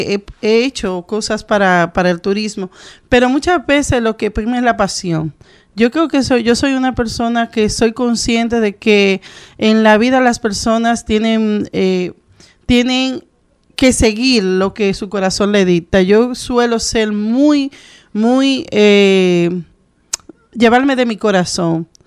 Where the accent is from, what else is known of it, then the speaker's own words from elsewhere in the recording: Santo Domingo, Dominican Republic; moved away as an adult; now in Madrid, Spain; salí de Santo Domingo, llegué a Madrid por amor, porque me fui